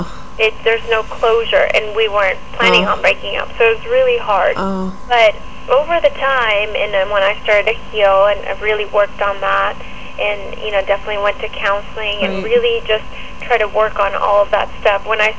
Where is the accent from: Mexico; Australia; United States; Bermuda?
Mexico; because I grew up in Mexico, I was born and raised there.